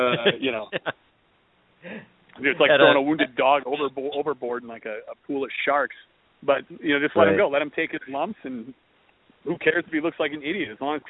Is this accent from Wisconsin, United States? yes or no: yes; Mukwonago, Wisconsin, United States; I grew up 25 minutes outside of Milwaukee, a little town called Maquanago.